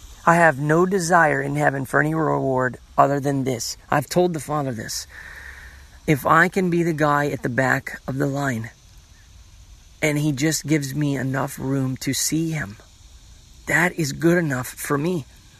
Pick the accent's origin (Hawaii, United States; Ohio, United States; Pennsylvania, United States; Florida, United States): Florida, United States; Cocoa Beach; I grew up in Cocoa Beach and I rode some of the very first jet skis that were made right there in the ocean.